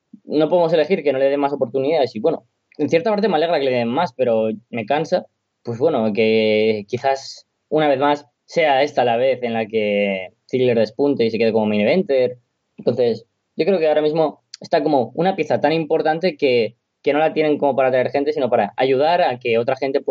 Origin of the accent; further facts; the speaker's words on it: Castellón de la Plana, Valencian Community, Spain; sabrá que nosotros somos de Castellón